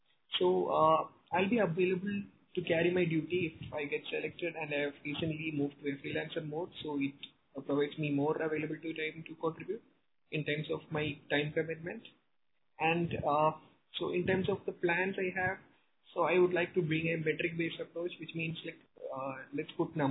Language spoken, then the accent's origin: English; India; from India. I'm an engineer